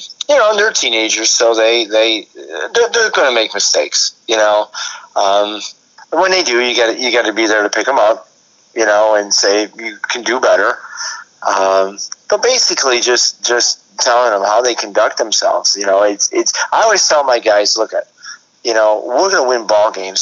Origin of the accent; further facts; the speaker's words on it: Rochester, New York, United States; Well, I actually went to Wayne Central through my sophomore year. Then we moved into the city, and I went to John Marshall. And that's when I joined the Rochester Mavericks Traveling Club.